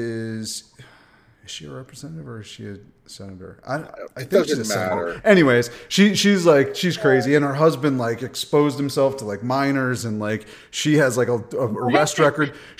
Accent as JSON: {"language": "English", "region": "Vermont", "country": "United States", "said": "I'm from Vermont. You can't make fun of it. It's literally it's bulletproof. It's like the greatest place in the world."}